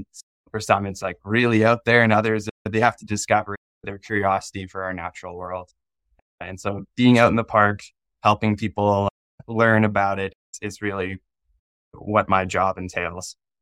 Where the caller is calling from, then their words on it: Ontario, Canada; I'm calling in from the Algonquin Provincial Park Visitor Center in the heart of Ontario.